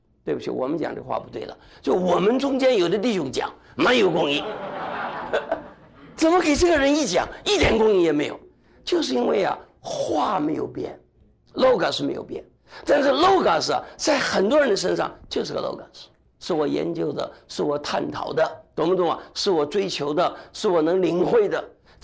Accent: Taiwan; 我们都是从台湾来的

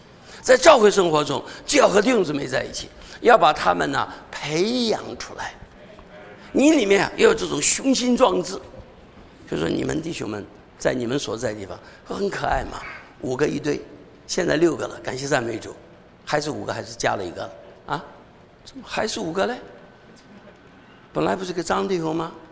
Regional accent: China; 我们从大陆来的，不讲对不起。

